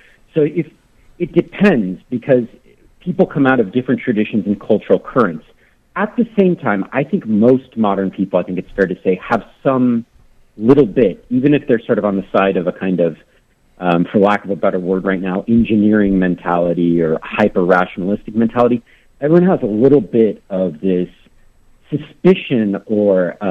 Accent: United States; I can't speak to other countries, but as an American, I see a lot of us unwittingly sort of practicing an effort to remove evil from ourselves

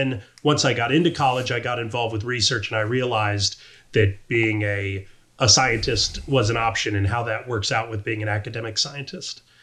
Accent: Iowa, United States; I grew up in Iowa, so not renowned for its herp diversity, but there are a lot of snakes up there.

